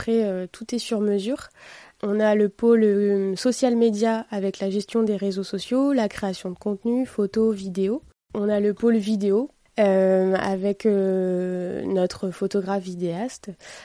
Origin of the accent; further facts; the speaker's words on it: Normandy, France; J'ai 30 ans, j'habite Honfleur, donc je suis une pure Normande.